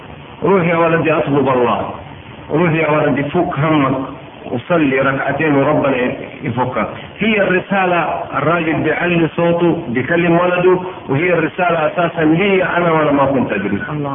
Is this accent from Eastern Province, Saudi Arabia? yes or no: no; Mecca, Makkah Province, Saudi Arabia; انا ولد مكة وما حجيت، انا ولد مكة وما صمت